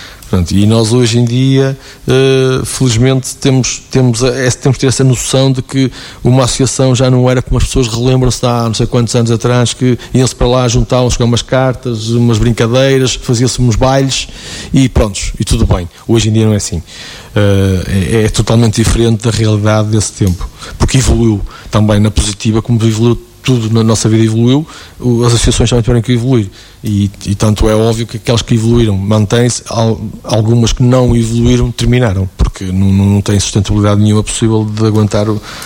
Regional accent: Paços de Brandão, Aveiro, Portugal; also born or lived in Santa Maria de Lamas; now in São João de Ver, Portugal; eu sou natural de Santa Maria de Lamas, e agora estou residindo em São João de Beira. Mas a minha vida toda foi feita em Passos Brandão.

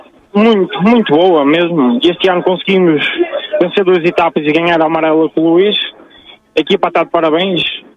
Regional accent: Santa Maria da Feira, Aveiro, Portugal; principalmente para mim, que sou daqui da Feira.

